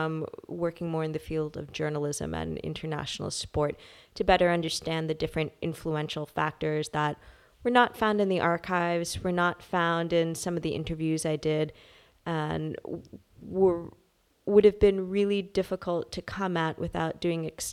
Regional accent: New England, United States; I'm from New England, so I grew up on, you know, cracking your own lobster, playing with your food.

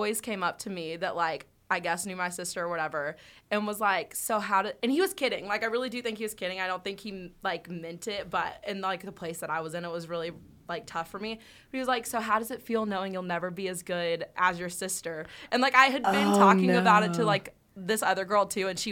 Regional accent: Nashville, Tennessee, United States; I'm very thankful that I grew up in Nashville, but it was very intimidating because everywhere there were just like amazing musicians and stuff

